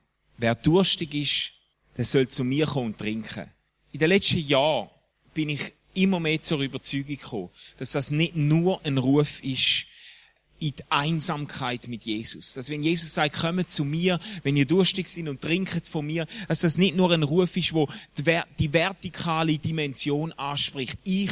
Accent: Schaffhausen, Switzerland; Ich bin ja in Schaffhausen in der Ostschweiz aufgewachsen

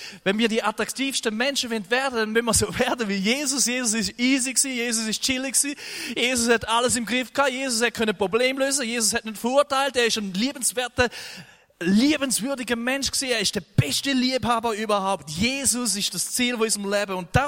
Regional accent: Thurgau, Switzerland; Ich bin ein Thurgauer.

